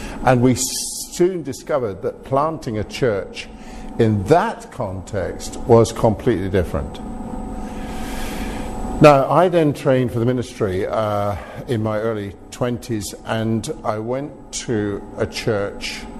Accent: Scotland, United Kingdom; I was brought up in Scotland.

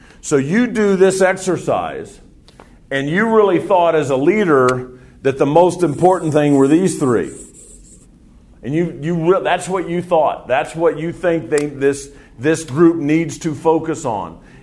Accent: United States; as an American, I don't know that much about culture in Europe

